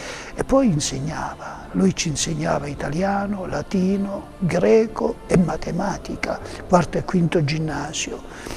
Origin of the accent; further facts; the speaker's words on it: Alessano, Apulia, Italy; anch'io sono di Alessano